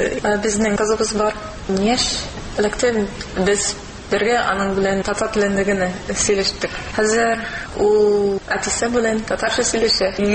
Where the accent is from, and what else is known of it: Los Angeles, California, United States; Tatar is a second language